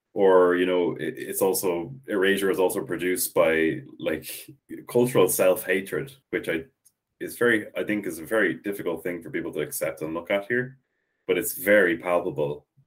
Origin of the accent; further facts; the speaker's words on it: Ireland; this was an assumption that I had growing up. And it's in part because we're taught Irish through the national school system